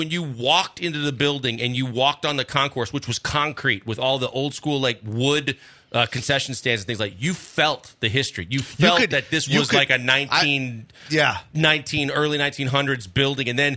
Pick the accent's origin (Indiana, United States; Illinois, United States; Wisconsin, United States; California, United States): Wisconsin, United States; Milwaukee; growing up in Milwaukee, Wisconsin, like, I thought the eighth wonder of the world was cool.